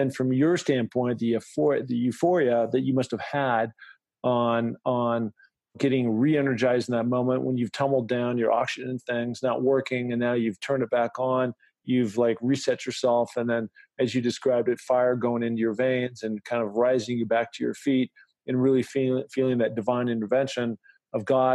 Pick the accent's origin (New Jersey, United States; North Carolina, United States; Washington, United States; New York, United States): Washington, United States; of coming up to the great state of Washington, where I'm from